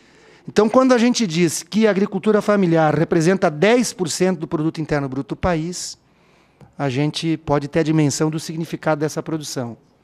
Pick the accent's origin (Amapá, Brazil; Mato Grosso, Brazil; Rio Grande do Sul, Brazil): Rio Grande do Sul, Brazil; Caxias do Sul; eu venho de uma cidade que é muito industrializada, eu venho de Caxias do Sul, que é a segunda cidade em população do nosso Rio Grande, e é uma cidade muito industrializada, é um grande polo metal mecânico, mas também tem um território rural grande